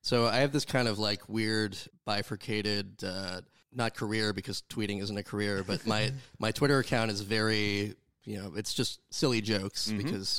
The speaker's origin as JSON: {"language": "English", "country": "Canada", "lives_now": "Australia", "said": "because I am Canadian"}